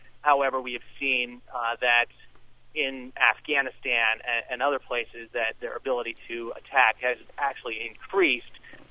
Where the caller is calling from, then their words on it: North Carolina, United States; I'm calling from North Carolina. I'm stationed at Fort Bragg and splitting my time between Fort Bragg and Fort Benning.